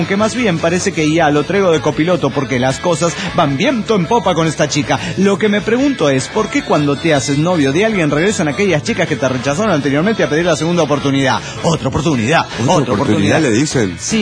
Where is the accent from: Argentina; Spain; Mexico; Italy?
Mexico; Monterrey, Nuevo León; de Monterrey, Nuevo León, México.